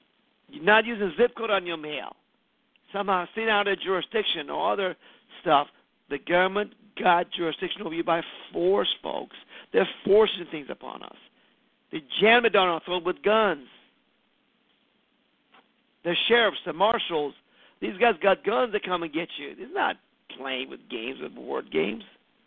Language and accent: English; Iran; now in United States; Well, because I came from Iran, I realized how corrupt the government can be.